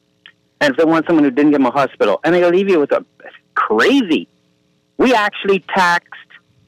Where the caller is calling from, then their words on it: Eleuthera, Bahamas; Hey, Aaron, I'm from Eleuthera. It's the Atlantic Ocean.